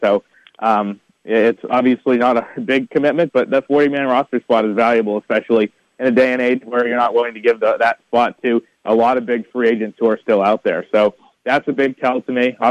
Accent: Boston, Massachusetts, United States; even if I am from Boston

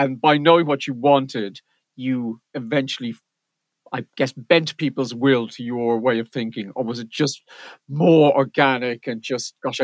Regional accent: Ireland; As a gay Irish man, I'm never so certain about sport.

